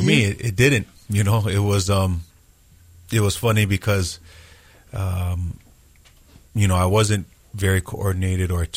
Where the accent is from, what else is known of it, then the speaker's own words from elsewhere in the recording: Kaneohe, Hawaii, United States; I grew up split time. My parents got divorced when I was about five, so actually grew up right here, Marite in the housing, and then also in Kaneohe.